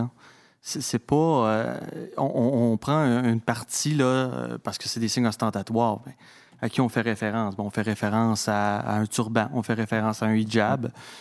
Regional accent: Canada; On devrait, là, plutôt en tant que Canadien

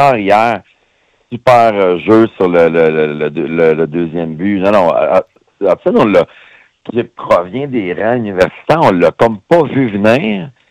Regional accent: Drummondville, Quebec, Canada; pour un même festival chez nous à Drummondville en plus.

